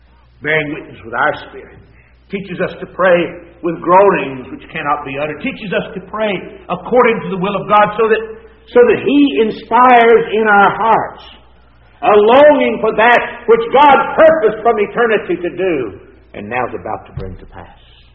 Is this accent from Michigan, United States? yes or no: no; Winston-Salem, North Carolina, United States; Every now and then I think about my hometown, but I don't pay much attention to it. Somebody asked me a while back if I'd like to get to Winston-Salem